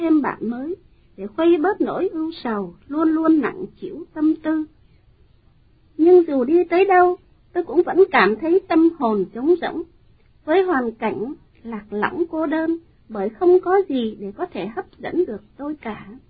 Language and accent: Vietnamese; Hanoi, Vietnam; Tôi sinh trưởng tại đất Thăng Long ngàn năm văn vật, nơi miền Bắc quê hương Việt Nam yêu dấu từ cách đây 64 năm.